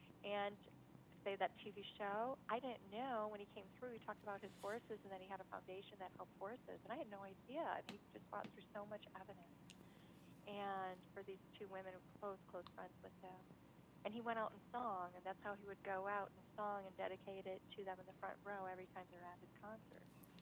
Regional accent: Michigan, United States; because I'm from Michigan originally

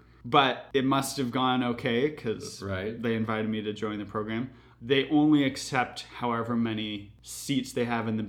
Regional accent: Seattle, Washington, United States; born there; moved away as an adult; now in New York, United States; I was born in Seattle, Washington in 1992.

